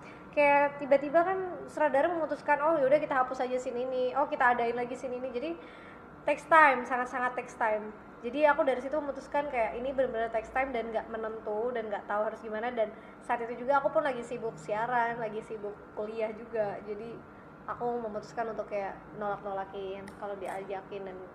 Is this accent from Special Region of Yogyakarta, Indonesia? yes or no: yes; Yogyakarta, Special Region of Yogyakarta, Indonesia; aku orang Jogja, aku harus paham seputar Jogja.